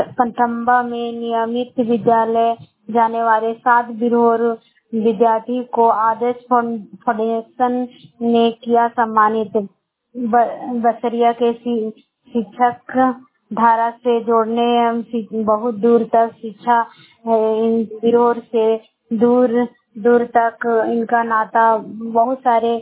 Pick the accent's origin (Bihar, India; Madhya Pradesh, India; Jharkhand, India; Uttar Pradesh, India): Jharkhand, India; बस संवाददाता सभी को जोहार। मैं बड़कावा प्रखंड की रहने वाली हूँ।